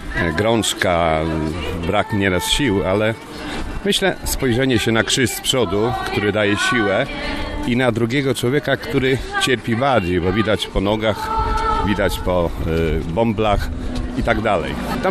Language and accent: Polish; Chodzież, Greater Poland Voivodeship, Poland; Z Chodzieży.